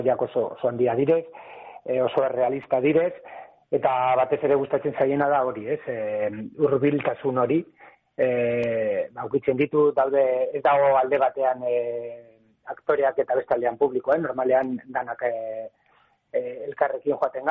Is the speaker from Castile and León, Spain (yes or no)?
yes; Rubena, Castile and León, Spain; Egin genuen Burgozen herri txiki batean, bueno, nire herrian, Rubenan, herri txikia da, 200 biztanle deko